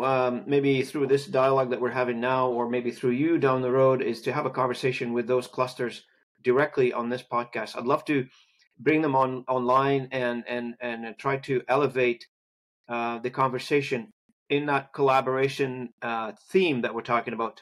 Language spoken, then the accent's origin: English; Canada; as a Canadian